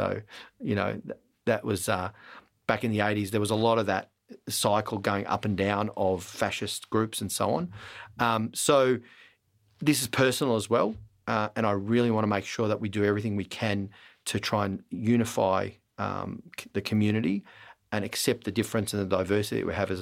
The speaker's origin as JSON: {"language": "English", "town": "Melbourne", "region": "Victoria", "country": "Australia", "tie": "born there", "said": "Like, mate, I was born in Melbourne. Like, where am I supposed to go?"}